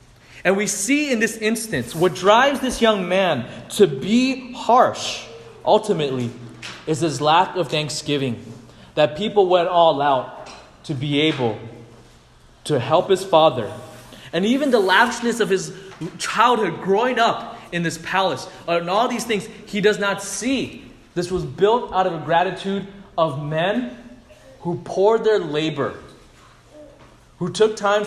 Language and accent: English; United States; born there; I'm ABC. I'm American-born Chinese, right? Even as someone, if we're even born poor, whatever else in America